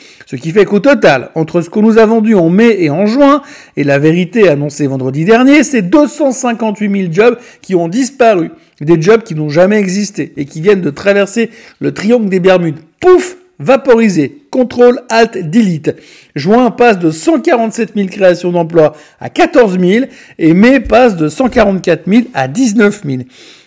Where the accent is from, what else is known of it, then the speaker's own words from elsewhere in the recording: Switzerland; en tant que bon Suisse, qui ne veut pas déranger et qui veut être bien avec tout le monde